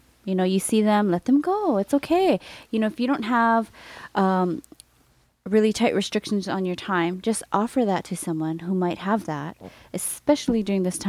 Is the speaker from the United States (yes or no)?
yes; Hawaii, United States; But for us Hawaii folk.